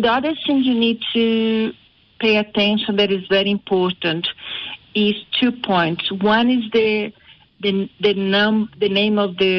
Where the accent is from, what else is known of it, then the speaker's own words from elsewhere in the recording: Rio de Janeiro, Brazil; now in Johannesburg, South Africa; I'm from Rio, though I've been in South Africa.